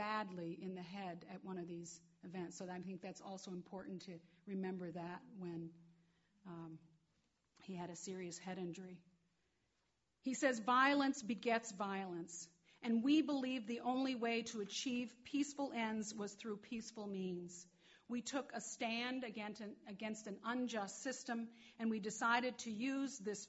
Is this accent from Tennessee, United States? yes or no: no; Detroit, Michigan, United States; Riots in Detroit. That was my hometown.